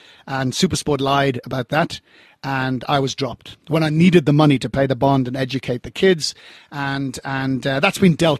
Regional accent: Ireland; So that's how I happened to be born and bred in Ireland.

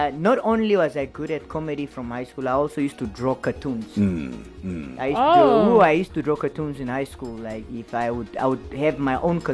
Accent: Walvis Bay, Erongo, Namibia; And that's where I was born. That's where I grew up. That's where I schooled.

